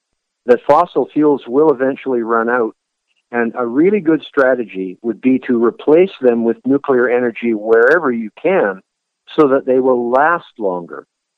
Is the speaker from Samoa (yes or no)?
no; Canada; as you know, I'm Canadian, and I'm living in a similar situation now to the United States.